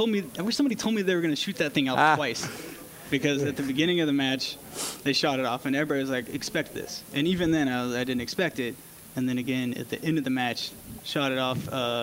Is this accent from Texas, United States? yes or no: yes; Austin, Texas, United States; So I am from Texas originally, Austin, Texas